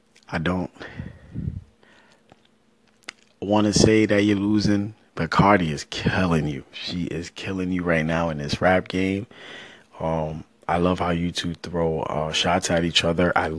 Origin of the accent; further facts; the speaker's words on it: New York City, New York, United States; I grew up in Harlem. I'm from Harlem.